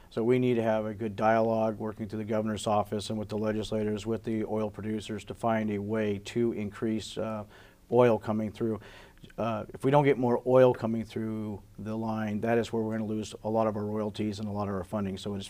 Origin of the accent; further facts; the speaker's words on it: Houston, Alaska, United States; Been in Alaska for over 47 years. Wife and son are from the Valley, from the Palmer area and that. I grew up in Houston, and then moved around the state a little bit for working